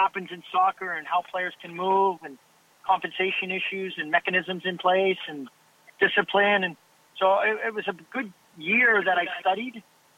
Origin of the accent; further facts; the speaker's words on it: Canada; being a Canadian, picking up the phone to call a professional coach in another country was going to be difficult.